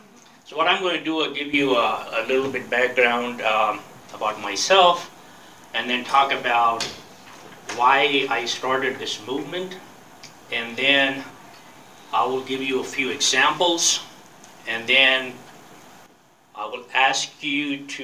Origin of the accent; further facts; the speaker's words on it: United States; So, I am Muslim. And I'm American. And I call myself as proud American Muslim.